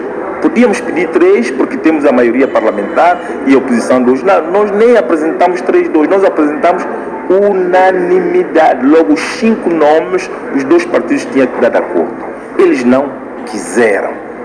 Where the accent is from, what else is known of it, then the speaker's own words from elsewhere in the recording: São Tomé & Príncipe; Nós aceitamos que podemos conversar como santomenses, como irmãos